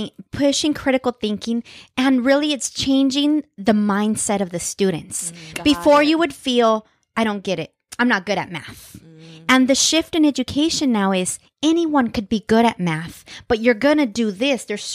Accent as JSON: {"language": "English", "region": "California", "country": "United States", "tie": "born or raised there", "said": "For me, growing up in the Central Valley"}